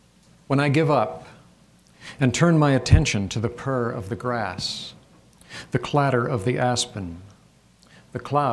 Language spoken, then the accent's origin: English; Michigan, United States; now in Idaho, United States; I grew up in Michigan and actually lived here most of my life, although now I live in quite a different landscape in a place where the natives call Idaho, which is right on the Idaho-Wyoming border.